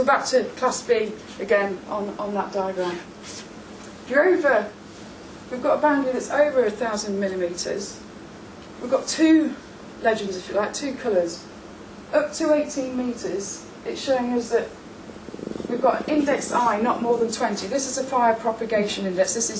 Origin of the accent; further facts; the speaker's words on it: Scotland, United Kingdom; because I'm Scottish, I don't know how I'm doing that.